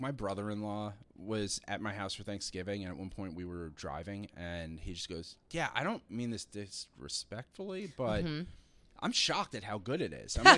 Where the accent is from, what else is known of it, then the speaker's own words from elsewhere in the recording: New York City, New York, United States; because I grew up here in New York. I lived on City Island.